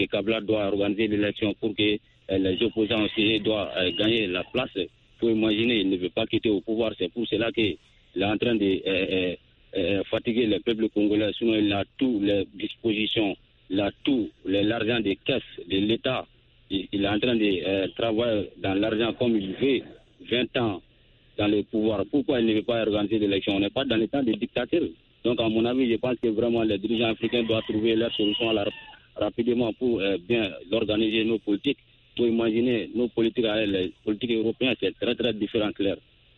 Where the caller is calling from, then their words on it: Sonikeni, Mali; je vous appelle depuis dans mon village natal à Sonikeni.